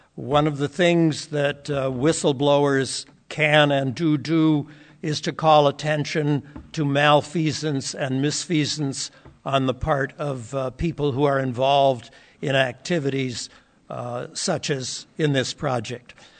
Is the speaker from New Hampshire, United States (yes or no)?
yes; Wonalancet, New Hampshire, United States; I'm from Wanalancet.